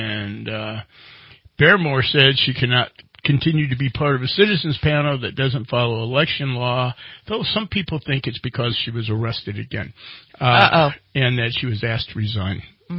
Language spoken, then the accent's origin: English; Midwest, United States; I have to admit, growing up in the Midwest, it's near and dear to my heart.